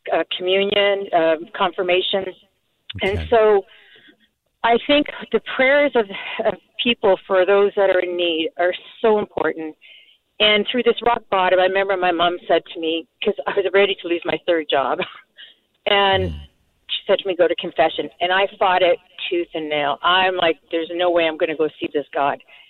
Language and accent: English; Canada; moved away as an adult; now in United States; I moved to California from Canada. I'm Canadian.